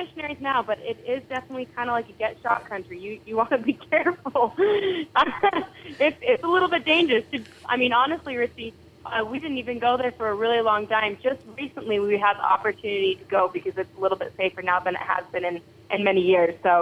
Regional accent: South Jordan, Utah, United States; So I'm from South Jordan, Utah.

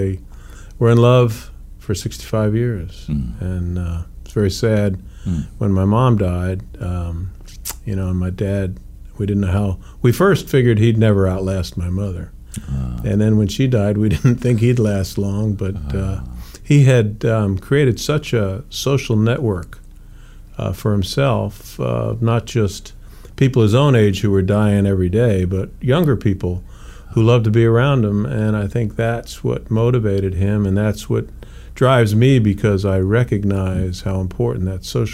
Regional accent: Asbury Park, New Jersey, United States; Born and raised in New Jersey.

